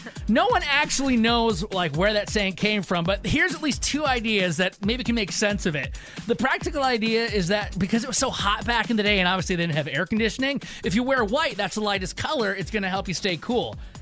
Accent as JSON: {"language": "English", "region": "Michigan", "country": "United States", "said": "I'm from Michigan. You try driving in Detroit."}